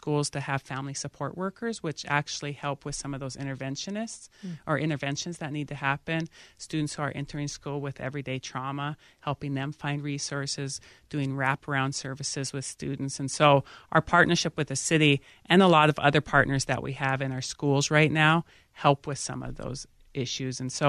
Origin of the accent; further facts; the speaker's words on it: Montana, United States; I grew up on the Blackfeet Indian Reservation.